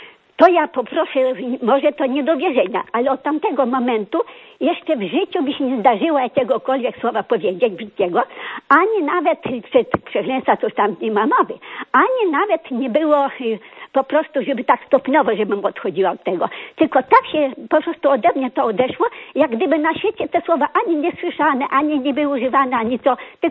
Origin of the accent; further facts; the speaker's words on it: Lublin, Lublin Voivodeship, Poland; A przychodziłam zawsze do szkoły w Lublinie.